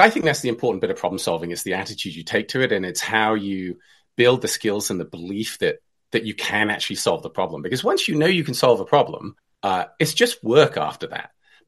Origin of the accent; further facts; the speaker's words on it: Hong Kong; So I have an accent and I grew up in Hong Kong in China.